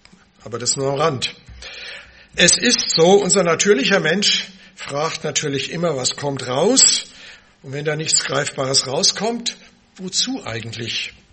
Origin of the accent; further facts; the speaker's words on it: Hesse, Germany; Ich bin dann in Hessen ja aufgewachsen.